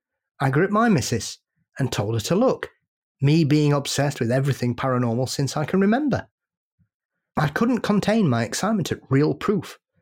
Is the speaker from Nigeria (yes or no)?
no; North West England, United Kingdom; Living in the UK and Paul being a Yorkshireman, I'm from the other side, Red Rose County